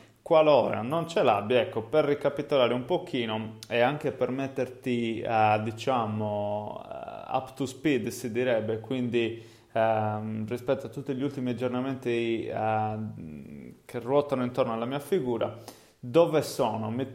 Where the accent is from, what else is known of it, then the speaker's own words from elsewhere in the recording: Cagliari, Sardinia, Italy; Perché Cagliari? Ovviamente, come si deduce dal mio accento, è il posto in cui, insomma, effettivamente vivo